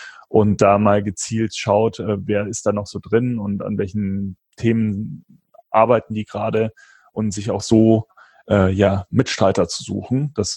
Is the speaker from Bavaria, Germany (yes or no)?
yes; Rosenheim, Bavaria, Germany; Aber ich komme aus Rosenheim eigentlich. Das ist so eine mittelgroße Stadt.